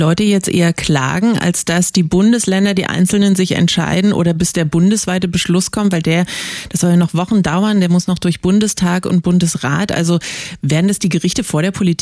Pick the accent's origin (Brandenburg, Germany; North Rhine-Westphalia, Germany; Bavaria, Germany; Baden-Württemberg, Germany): Brandenburg, Germany; Könnte ich da jetzt theoretisch als Brandenburgerin klagen, weil ich mich diskriminiert fühle?